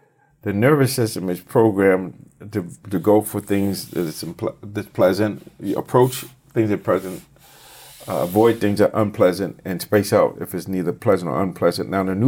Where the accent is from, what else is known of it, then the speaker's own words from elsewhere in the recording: Boston, Massachusetts, United States; I grew up in Boston, so I watched the Celtics.